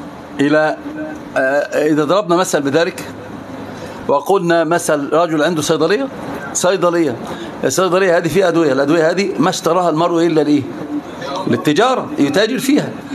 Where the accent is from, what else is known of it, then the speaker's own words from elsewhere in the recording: Egypt; قال لي أنت من وين؟ قلت له مصر.